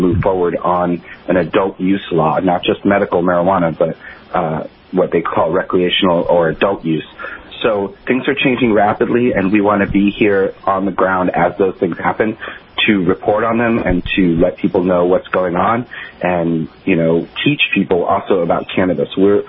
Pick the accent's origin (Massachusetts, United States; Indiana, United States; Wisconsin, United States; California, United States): Massachusetts, United States; Boston; now in New York, United States; I'm actually from New England. I'm from the Boston area, grew up in the area, and now living in New York, you know, for the last 25 years or so.